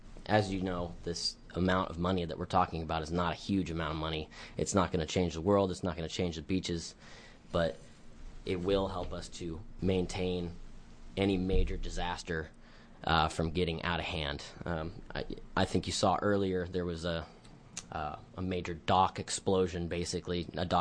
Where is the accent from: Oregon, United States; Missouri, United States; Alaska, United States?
Oregon, United States; I'm from Coos County. I'm a local business owner.